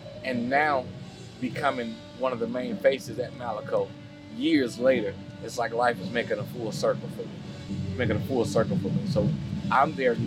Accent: McComb, Mississippi, United States; is right from my hometown, Macomb, Mississippi. You know, so many greats come out of Mississippi

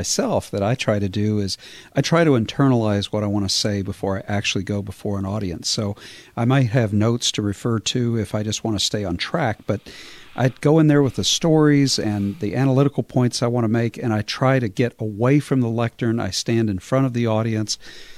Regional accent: Texas, United States; I grew up in Texas, and of course, Texans have this sense of history because of the Alamo and the Battle of San Jacinto and all this.

